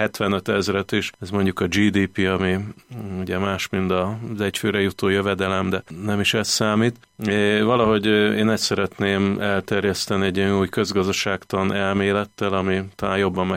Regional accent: Pécs, Baranya, Hungary; also born or lived in Budapest; én most 48 éves vagyok. Pécset, hát itt Pesten születtem, de igazából Pécset éltem a gyerekkorom, meg ott nőttem föl egészen a katonaságon át az egyetem végéig.

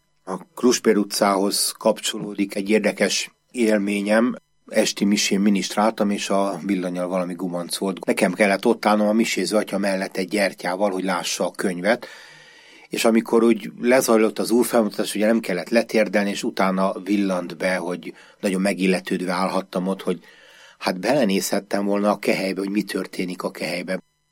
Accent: Budapest, Hungary; Abból a korai gyerekkorból van egy olyan emlékem, a Dél-Budán

